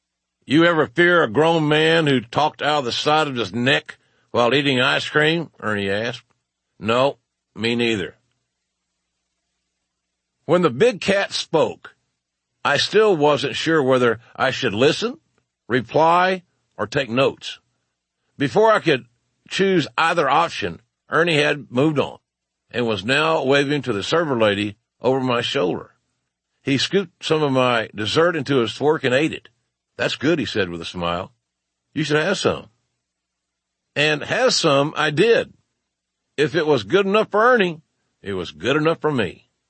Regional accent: Oklahoma, United States; When I was a child in Oklahoma, it was illegal for African-Americans to live anywhere they wanted in the county.

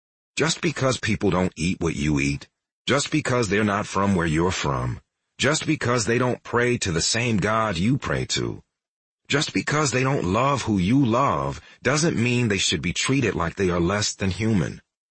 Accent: Texas, United States; Charlottesville brought back memories of growing up in Texas and being afraid, sometimes even to breathe.

